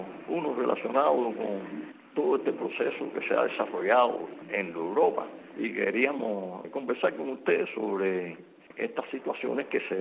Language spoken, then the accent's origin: Spanish; Cuba